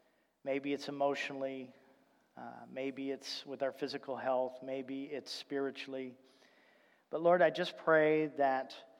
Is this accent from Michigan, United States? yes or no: no; Indianapolis, Indiana, United States; when I go down to Seattle or where I grew up in Indianapolis, traffic, it just is a pain.